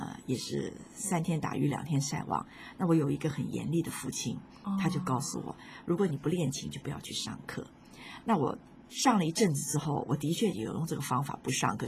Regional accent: China; 就像我们中国人现在比较少了，过去我们都要学毛笔字

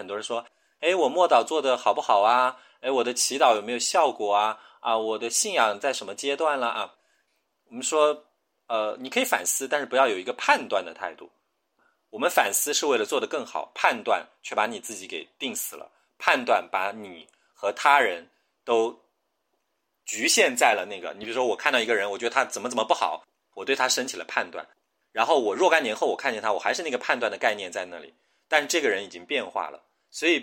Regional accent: China; 我们中国人有一个词叫饮鸩止渴啊，

